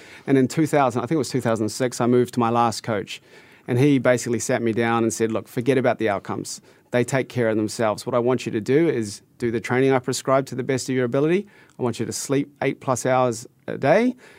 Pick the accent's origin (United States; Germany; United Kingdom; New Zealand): New Zealand; I'm a Kiwi.